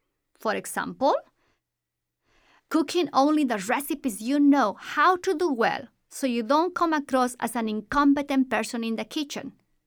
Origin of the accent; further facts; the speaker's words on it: Bolivia; moved away as an adult; now in United States; After living almost all my life in Bolivia, in 2001, I moved to the States and completed a doctoral degree in clinical psychology.